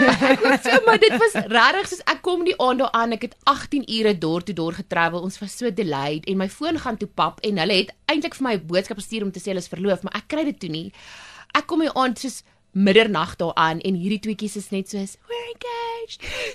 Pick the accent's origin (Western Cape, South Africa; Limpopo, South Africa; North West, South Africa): Western Cape, South Africa; Ek kom van die Kaap af, ek born and bred